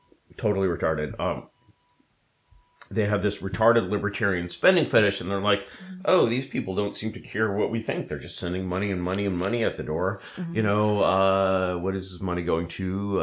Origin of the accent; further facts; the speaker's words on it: United States; and I'm like, you know, as an American, you see this